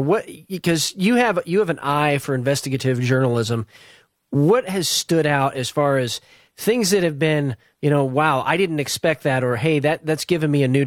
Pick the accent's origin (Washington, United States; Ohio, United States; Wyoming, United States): Washington, United States; seeing some of the things that have happened here in my home state of Washington